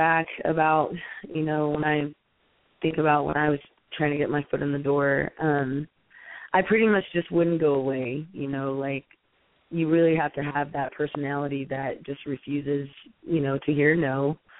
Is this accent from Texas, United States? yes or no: no; Tulsa, Oklahoma, United States; I am from Tulsa, Oklahoma.